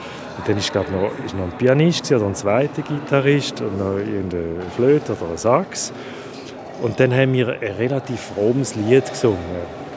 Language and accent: German; Schaffhausen, Switzerland; Ich bin ja hier in Schaffhausen aufgewachsen. Wenigstens der bewusste Teil der Jugend, also die Oberstufe.